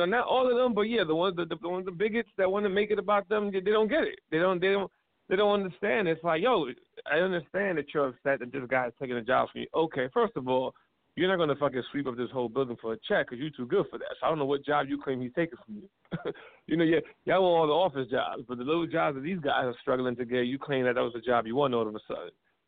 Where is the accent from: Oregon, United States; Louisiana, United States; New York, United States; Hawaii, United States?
New York, United States; New York City; born there; Me, my mother's Dominican and my father's from Spain. And I was born in the Bronx.